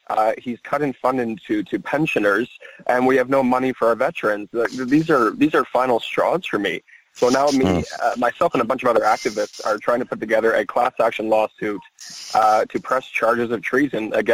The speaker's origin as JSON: {"language": "English", "town": "Ottawa", "region": "Ontario", "country": "Canada", "said": "I'm 25 years old, and I'm from Ottawa."}